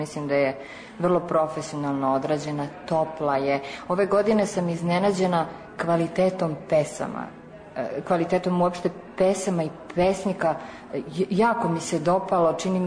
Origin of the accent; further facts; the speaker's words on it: Uroševac, Kosovo; moved away as an adult; now in Inđija, Serbia; Ja sam zapravo sa Kosova, iz Uroševca, ali kao što već svi znamo šta se desilo kada sam imala 18 godina, ne svojom voljom, otišla sam odande i sada se možda mogu smatrati Inđijčankom s obzirom da sam udata ovde i ovde živim već 11 godina.